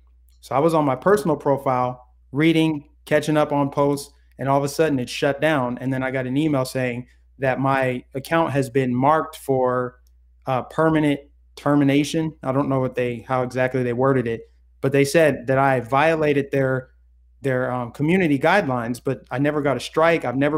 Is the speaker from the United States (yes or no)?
yes; Colorado, United States; also born or lived in Minnesota; now in Florida, United States; I grew up in Colorado, lived in Minnesota for about 3 years, well, about 5 years. And I moved to Florida recently. So I've only been in Florida about 3 years